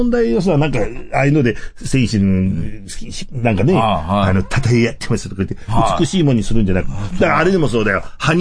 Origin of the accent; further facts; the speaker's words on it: Hokkaido, Japan; accent: Hokkaido dialect; あれをさ、俺さ、あんな方言なわけですよ。